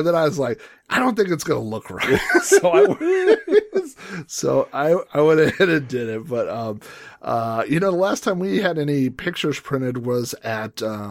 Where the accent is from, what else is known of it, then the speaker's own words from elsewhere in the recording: Oklahoma, United States; I'm from Oklahoma, so I'm going to say gyro.